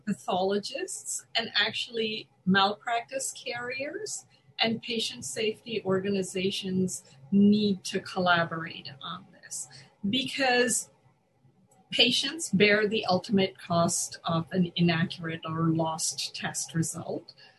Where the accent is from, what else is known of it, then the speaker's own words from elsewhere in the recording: India; I grew up in India.